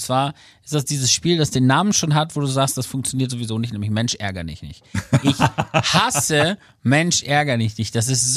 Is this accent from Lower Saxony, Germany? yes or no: yes; Aurich, Lower Saxony, Germany; So eine gab es früher bei uns in Aurich, das Katul.